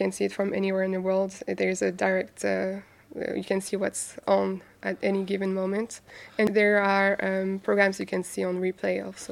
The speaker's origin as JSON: {"language": "English", "town": "Brest", "region": "Brittany", "country": "France", "tie": "born or raised there", "said": "Well, I'm from here. I was born near Brest, and it's my region."}